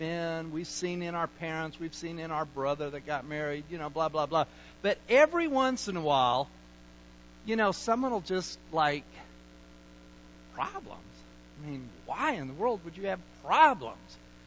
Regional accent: Utah, United States; now in Texas, United States; I'm male, that person's female. I was raised in Utah, that person was raised in Massachusetts. We live in Texas.

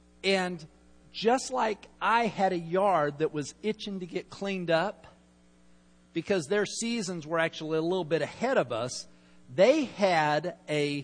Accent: Salt Lake City, Utah, United States; I grew up in Salt Lake, started skiing when I was, 12 or 13, and I love it.

